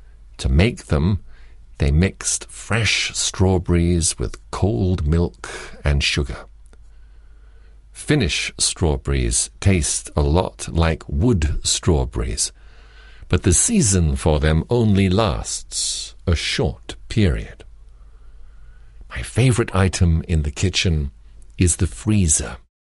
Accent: Wittmund, Lower Saxony, Germany; since I come from Vitmunt in East Friesland.

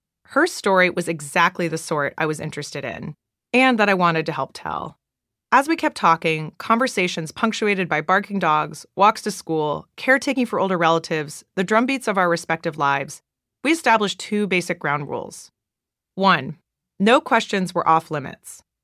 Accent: Eugene, Oregon, United States; I was born and raised in Eugene, Oregon, Nike's birthplace, and the self-proclaimed track and field capital of the world. Nike runners had godlike status in my home state.

